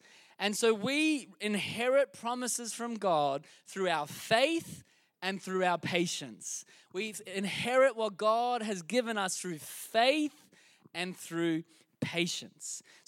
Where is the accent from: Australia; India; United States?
Australia; Sunshine Coast, Queensland; originally we're from the Sunshine Coast in Queensland.